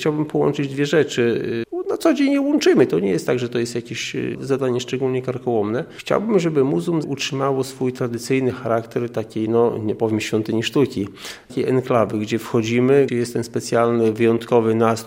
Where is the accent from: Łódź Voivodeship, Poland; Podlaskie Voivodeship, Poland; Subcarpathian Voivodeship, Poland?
Podlaskie Voivodeship, Poland; Białystok; Jestem stąd.